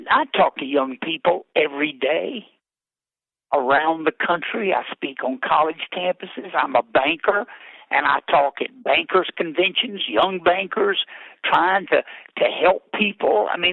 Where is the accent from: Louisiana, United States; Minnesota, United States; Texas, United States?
Louisiana, United States; I'm from Louisiana, and I watched LSU and Alabama play the other night.